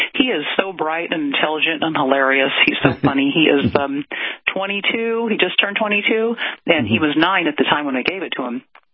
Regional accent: Virginia, United States; now in Los Angeles, United States; even for L.A., you know, area, we're known for our health kind of things, even though I'm from Virginia

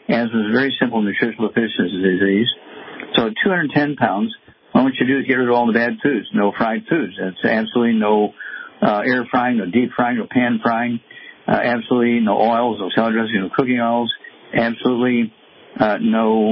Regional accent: Missouri, United States; And Chuck, let's go to Missouri, my home state, and let's see here, William.

